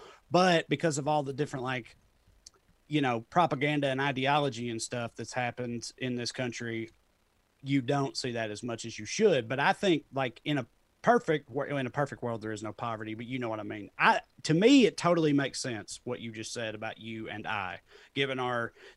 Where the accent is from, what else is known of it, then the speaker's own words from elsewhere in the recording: Salina, United States; moved away; my accent is like way, way dampened from when I first left my hometown. Wow. When I first left Salina, I sounded like this when I left Salina. Like, and I got made fun of in Salina for talking proper, talking like a city boy.